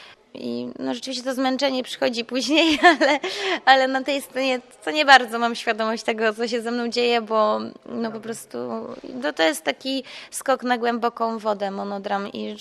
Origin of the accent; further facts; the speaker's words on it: Bielsko-Biała, Silesian Voivodeship, Poland; ze względu na to, że pochodzę z Bielska-Białej